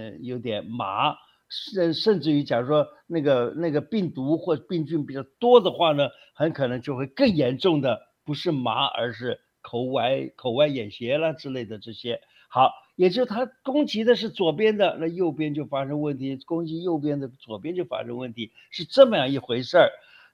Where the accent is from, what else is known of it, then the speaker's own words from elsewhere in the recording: China; 我们中国人不是有这么一句话